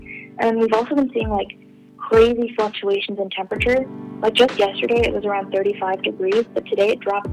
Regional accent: Canada; now in Riyadh, Saudi Arabia; I'm 17 years old. I'm from Canada, but I live in Saudi Arabia and I go to the American school here in Riyadh, the capital city.

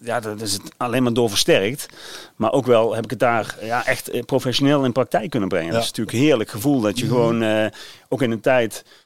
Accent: Helmond, North Brabant, Netherlands; Opgegroeid in Helmond

